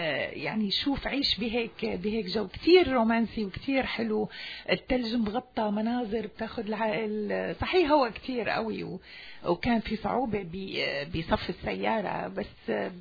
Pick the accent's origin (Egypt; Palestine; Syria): Syria; بلدنا سوريا